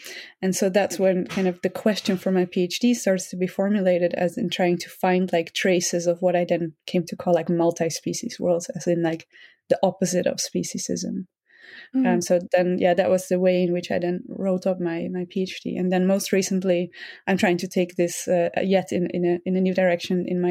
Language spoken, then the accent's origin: English; Netherlands; I grew up in the Netherlands, in the countryside, actually, together with many other animals.